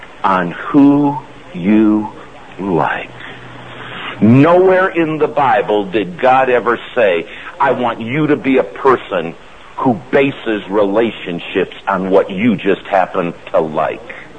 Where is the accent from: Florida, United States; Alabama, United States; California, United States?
Alabama, United States; born there; I was born in Alabama, and that's a good Alabama term.